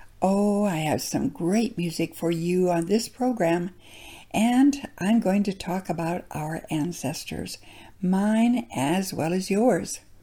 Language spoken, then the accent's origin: English; South Dakota, United States; Growing up in South Dakota, I am blessed to have had wonderful parents and grandparents.